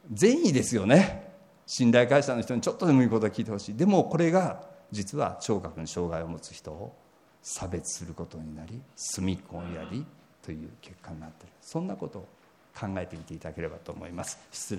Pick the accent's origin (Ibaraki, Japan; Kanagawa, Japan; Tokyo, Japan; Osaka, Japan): Osaka, Japan; 僕も大阪なんですけども